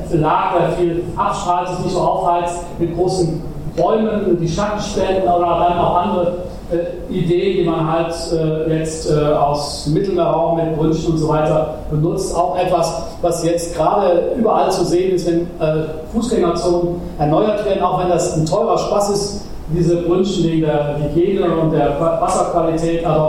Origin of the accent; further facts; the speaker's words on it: Cologne, North Rhine-Westphalia, Germany; ich gehe jetzt mal von meiner Heimatstadt Köln aus